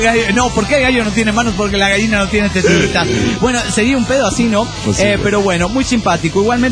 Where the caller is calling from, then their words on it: Mexico City, Mexico; de Tepito, México.